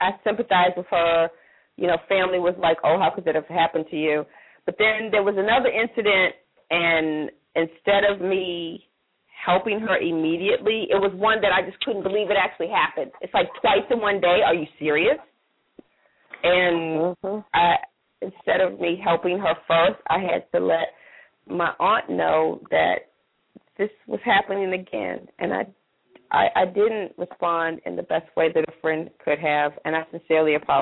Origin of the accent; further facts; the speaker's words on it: Callao, Virginia, United States; my friend for over 20 years finally got to go to my hometown, and I will say where I'm from, Callio, Virginia. Very country, rural town. Most people can't find it on the map.